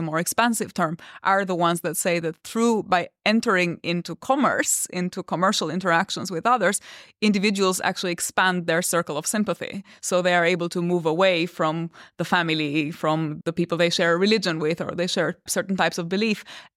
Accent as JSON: {"language": "English", "country": "Albania", "said": "I mean, I come from Albania, which was under the Ottoman Empire for many centuries."}